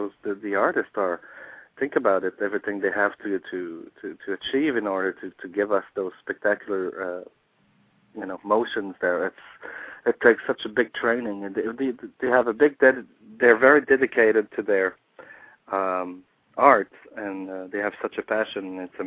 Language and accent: English; Montreal, Quebec, Canada; accent: French; English is a second language; This is a French name. I'm French Canadian from Montreal, as most of the cast.